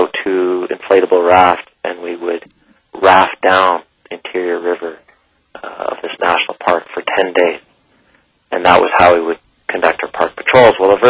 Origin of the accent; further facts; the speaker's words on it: Calgary, Alberta, Canada; on the plains where I grew up in Calgary with a bison.